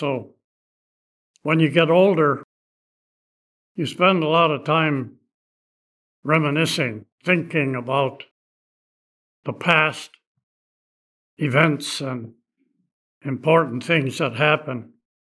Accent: Waukegan, Illinois, United States; just sneaking away and going back to my hometown of Waukegan, Illinois.

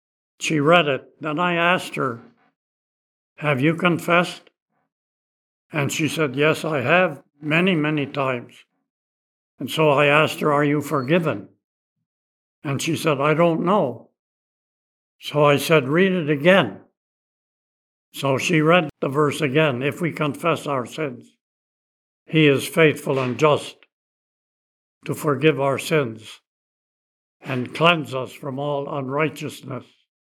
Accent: Waukegan, Illinois, United States; just sneaking away and going back to my hometown of Waukegan, Illinois.

